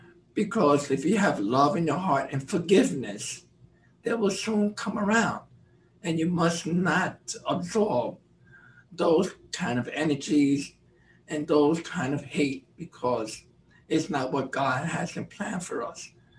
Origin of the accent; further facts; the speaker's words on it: New York, United States; It was a really fun time growing up in East Harlem. Then we moved to the Bronx, which was in the latter part of 55, early part of 56. And we were the first Hispanic family in an all-white neighborhood.